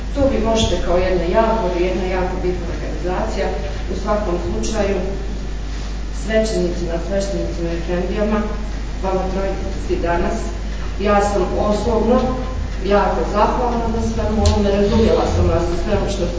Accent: Bosnia & Herzegovina; i kao Bosanka Hercegovka, i sve ostalo.

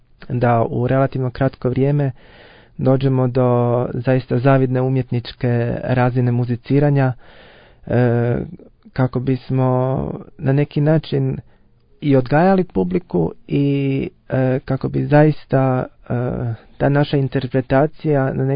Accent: Rijeka, Primorje-Gorski Kotar County, Croatia; moved away as an adult; also born or lived in Zagreb; now in Graz, Austria; Ja sam također iz Rijeke, kao i kolega Graciani, ali sam studirao u Zagrebu na Muzičkoj akademiji do evo, 2015. A 2013. sam došao u Graz

